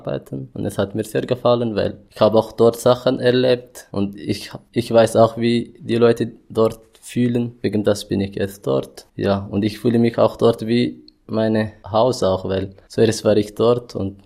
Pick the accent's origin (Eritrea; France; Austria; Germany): Eritrea; German is a second language; now in Switzerland; ich komme aus Eritrea, ich bin seit 4 Jahren in der Schweiz.